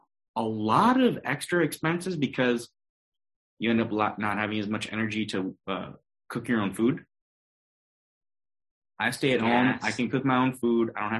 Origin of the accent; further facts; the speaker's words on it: United States; And as an American that uses dollars, I almost find that that's like foolish.